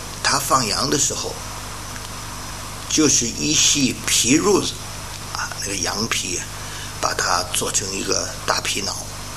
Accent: China; 我们中国人有一句话说呀，当官不打送礼的

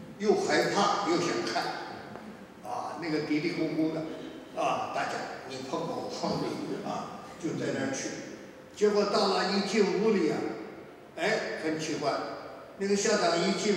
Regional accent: Tianjin, China; 我小的时候在天津模范学校小学读书住校

